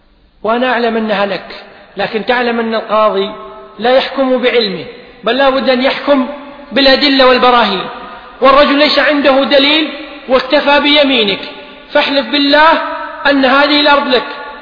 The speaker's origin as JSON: {"language": "Arabic", "country": "Kuwait"}